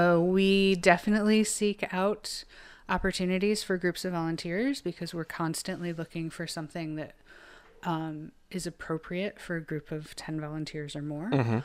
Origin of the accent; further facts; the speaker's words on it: East Coast, United States; now in Seattle, United States; I had lived in Seattle for exactly 1 year. I'm originally from the East Coast